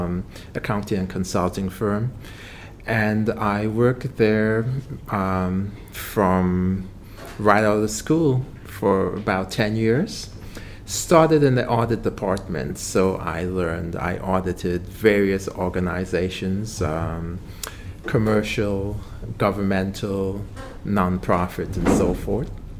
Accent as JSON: {"language": "English", "town": "Grenville", "region": "Saint Andrew", "country": "Grenada", "tie": "born or raised there", "said": "all the other things that a young boy would do growing up in Grenville. After I did O-levels, finished O-levels at SAS, I then went on to St. John Christian Secondary School"}